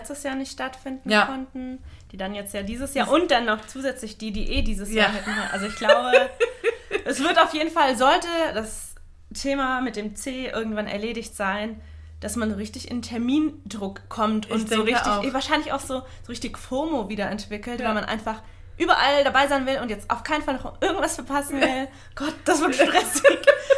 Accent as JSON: {"language": "German", "region": "Southern Germany", "country": "Germany", "said": "Ich komme aus Süddeutschland, ich bin an Fasnacht geboren."}